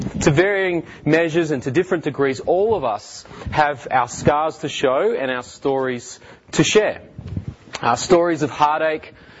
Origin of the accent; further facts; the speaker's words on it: Melbourne, Victoria, Australia; I am from Melbourne. I grew up in Melbourne. I'm married. I've been married about 10 years.